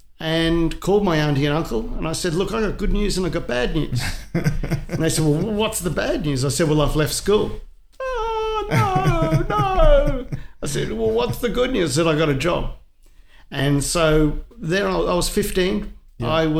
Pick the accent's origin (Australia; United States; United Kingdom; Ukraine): Australia; Innisfail, Queensland; moved and lived with my mother's sister, who lived in Innisfail. I was seven. I was seven when I moved to Innisfail.